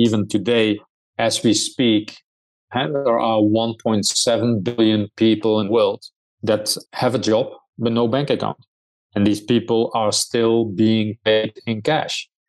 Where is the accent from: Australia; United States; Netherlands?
Netherlands; English is a second language; I grew up in the Netherlands, so hence my accent.